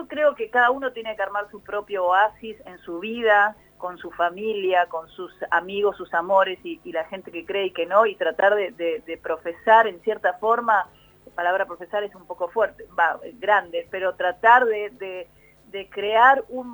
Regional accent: Argentina; también soy una música argentina remadora

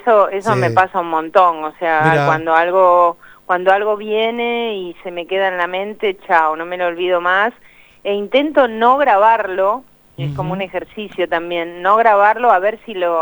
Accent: Lanús, Buenos Aires Province, Argentina; yo viví, nací en Lanús

